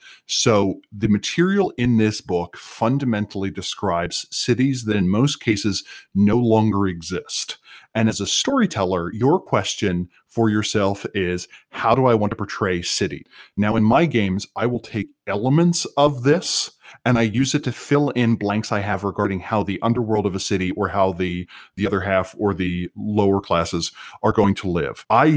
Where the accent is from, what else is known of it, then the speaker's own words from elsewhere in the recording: Ireland; which as an Irishman, I am quite fond of.